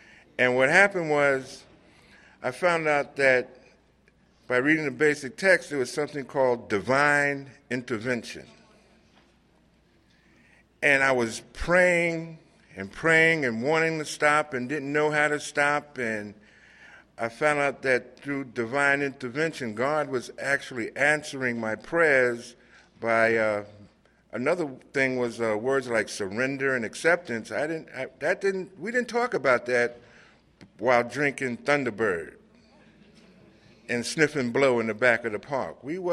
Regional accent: Harlem, New York, United States; And I'm from New York, Harlem.

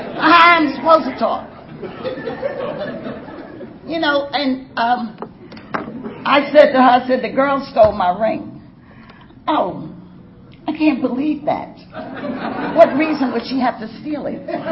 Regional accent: New York City, New York, United States; I didn't come from that. I came from Harlem, and we have rooms, kitchenettes, you know, apartments.

